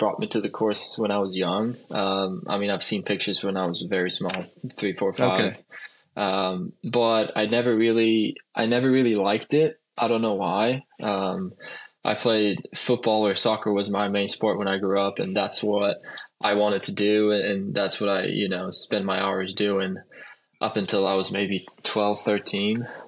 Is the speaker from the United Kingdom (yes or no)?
no; Sweden; So when I was 16, I moved up to a city about 45 minutes away from my hometown, which is like a golf program academy thing. So that's where I met my swing coach, Hans. That's where anytime I come back home to Sweden